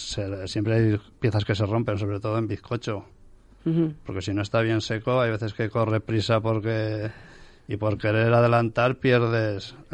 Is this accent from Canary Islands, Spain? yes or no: no; Frías de Albarracín, Aragon, Spain; now in Manises, Spain; yo en realidad no soy de aquí, yo soy de Teruel, de un pueblo de Frías de Albarracín.